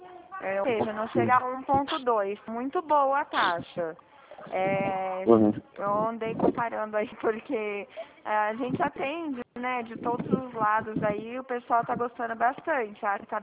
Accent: São Paulo, Brazil; Eu sou do interior de São Paulo.

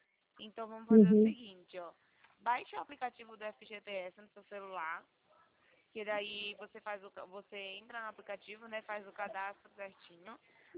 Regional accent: Rio Claro, São Paulo, Brazil; Claro, São Paulo.

